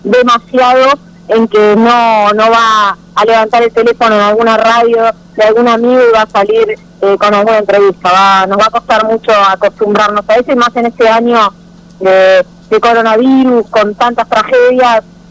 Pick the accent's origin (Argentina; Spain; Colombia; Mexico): Argentina; cómo somos los argentinos